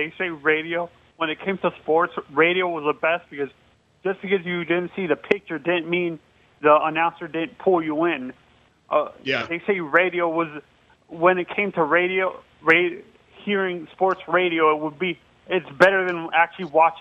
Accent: Miami, Florida, United States; like growing up in Miami, like I was born on the East Coast.

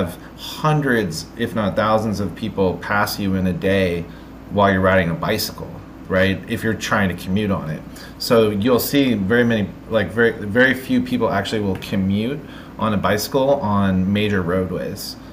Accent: San Francisco, California, United States; I lived in a very hilly area. I'm from San Francisco, Bay Area.

